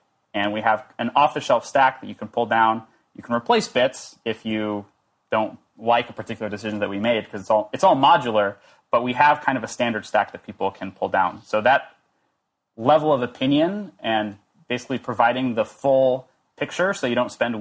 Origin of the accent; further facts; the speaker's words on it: California, United States; But honestly, you know, I grew up in California.